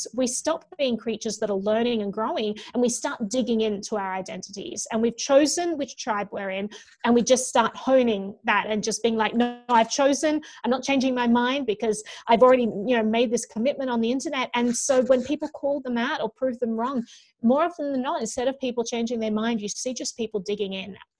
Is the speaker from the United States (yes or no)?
no; Australia; and this has been my experience just growing up in Australia.